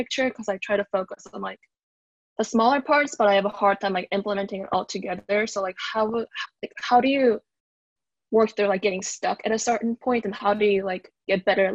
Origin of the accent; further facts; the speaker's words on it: Oklahoma, United States; I'm from Oklahoma